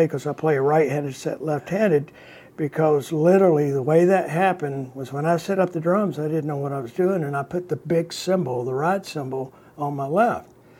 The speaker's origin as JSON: {"language": "English", "town": "Rome", "region": "Georgia", "country": "United States", "tie": "born or raised there", "said": "Dad was a radio engineer at one of the most powerful radio stations in the Southeast. They were a 50,000-watt station, a WRGA from Rome, Georgia."}